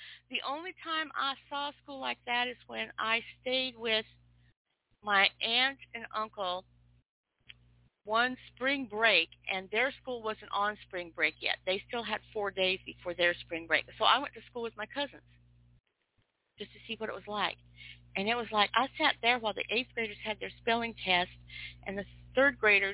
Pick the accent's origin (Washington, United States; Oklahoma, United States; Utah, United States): Washington, United States; Spokane; Well, I didn't move to the country until I got married. I grew up in Spokane, Washington, and we had a school system there.